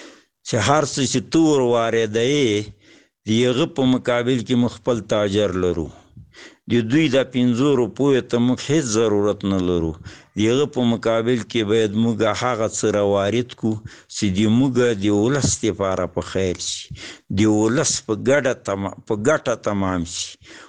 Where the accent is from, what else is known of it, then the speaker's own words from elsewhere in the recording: Paktia, Afghanistan; د پکتیا د ولایت یو کامی سپینګیری